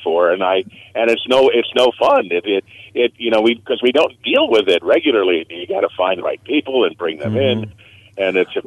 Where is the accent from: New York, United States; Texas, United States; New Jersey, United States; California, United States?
New York, United States; now in New England, United States; because I grew up in New York, too, and came to New England about maybe what, good Lord, I don't know, maybe 50 years ago.